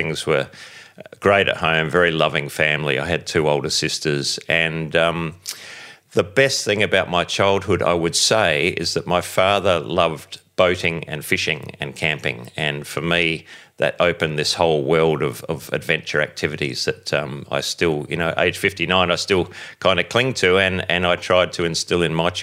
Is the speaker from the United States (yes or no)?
no; Adelaide, South Australia, Australia; I grew up in Adelaide. My father was a doctor. He went to England to capture an English nurse as his bride.